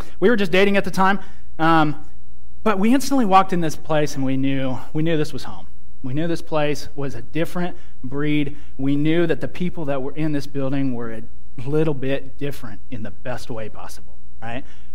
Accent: Washington, United States; I'm from the Pacific Northwest. Grew up in a town north of Seattle, Washington. Most of my family still lives up there

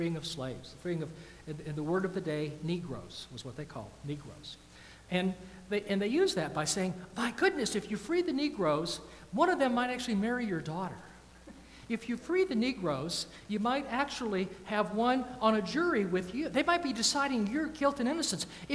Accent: the South, United States; I'm from the South, and a long time ago, we used to refer to the Civil War as the War of Northern Aggression.

